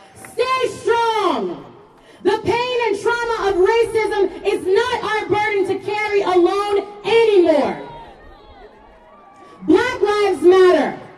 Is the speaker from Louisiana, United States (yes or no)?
yes; Louisiana, United States; I've spent my entire life in the deep south of the United States. I grew up in Louisiana.